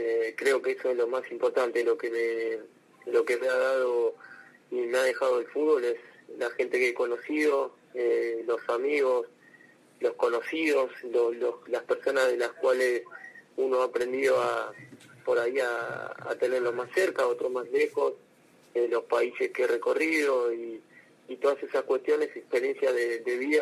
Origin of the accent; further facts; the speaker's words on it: Trelew, Chubut, Argentina; born there; also born or lived in Buenos Aires; nací en Trelew, en provincia de Chubut, y bueno, hice el fútbol infantil como en todos lados. Comencé a jugar en divisiones juveniles en la calle de Comodoro, estuve 2 años y me fui a Buenos Aires